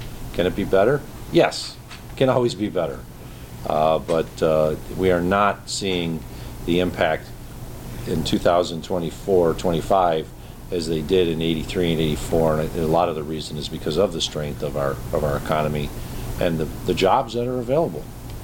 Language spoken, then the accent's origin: English; Lackawanna, New York, United States; When growing up in Lackawanna, it was a building